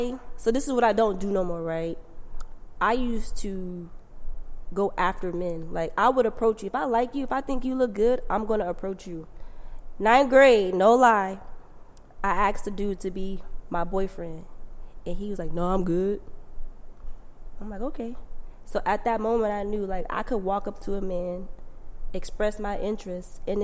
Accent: Texas, United States; moved away; also born or lived in New York; when I was younger, so born and raised in Texas, right?

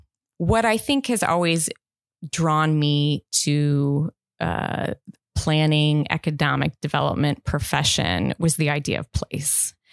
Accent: Farmington, Illinois, United States; I'm originally from Farmington, Illinois.

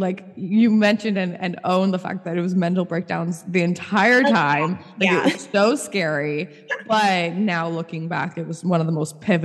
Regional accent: Michigan, United States; born there; because I was born in Michigan.

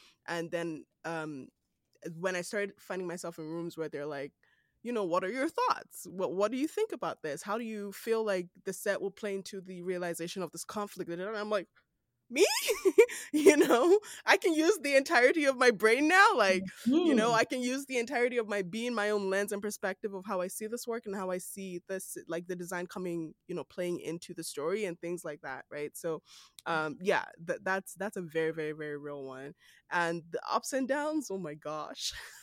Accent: Nigeria; now in Canada; I'm a Nigerian based here in Canada.

